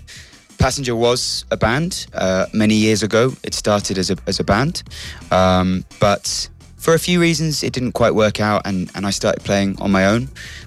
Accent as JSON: {"language": "English", "town": "Brighton", "region": "South East England", "country": "United Kingdom", "tie": "born or raised there", "said": "So I started in my hometown in Brighton in England, and I loved it."}